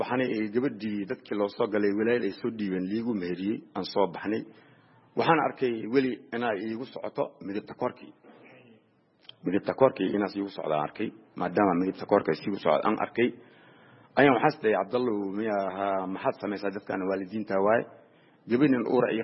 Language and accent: Somali; Mogadishu, Banaadir, Somalia; born or raised there; also born or lived in Lower Juba